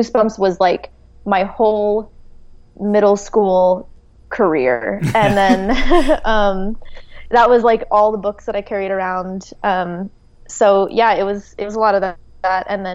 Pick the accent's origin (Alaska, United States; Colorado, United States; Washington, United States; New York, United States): Colorado, United States; No, I grew up in Colorado.